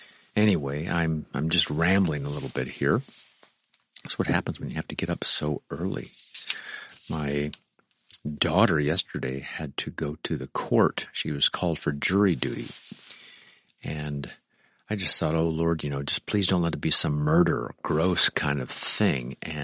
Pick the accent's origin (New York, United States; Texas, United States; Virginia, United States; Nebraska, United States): Nebraska, United States; Omaha; There wasn't much difference between the Catholics and the Lutherans where I grew up in Omaha, Nebraska.